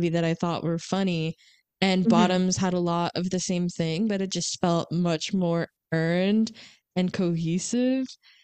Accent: Florida, United States; but it's lucky that we're from Florida, because imagine that you're not from Florida and you're watching this movie

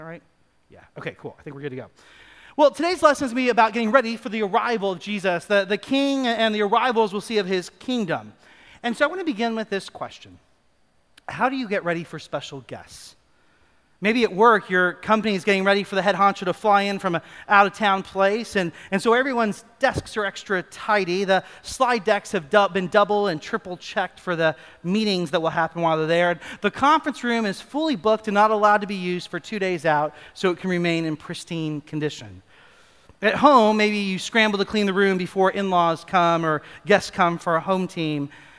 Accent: Kenya; I remember in my own childhood growing up in Kenya

